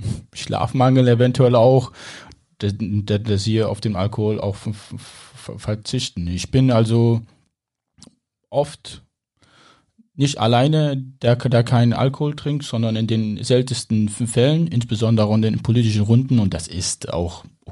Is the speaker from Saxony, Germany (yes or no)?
yes; Saxony, Germany; Ich bin ja hier groß geworden in Sachsen.